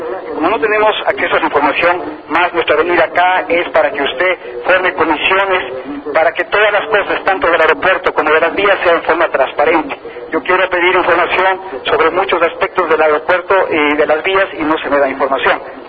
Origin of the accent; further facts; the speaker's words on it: Ecuador; en detrimento de los nuestros, que somos los ecuatorianos